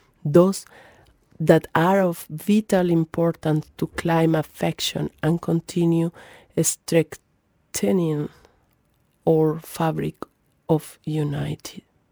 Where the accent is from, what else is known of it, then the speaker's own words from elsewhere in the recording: Colombia; moved away; I am from Colombia. I'm a woman in exile now since 17 years.